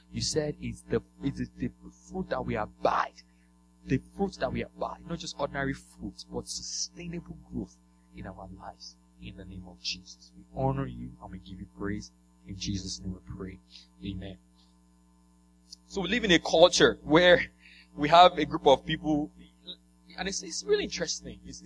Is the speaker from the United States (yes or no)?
no; Nigeria; I'm from Nigeria, local boy from village like me.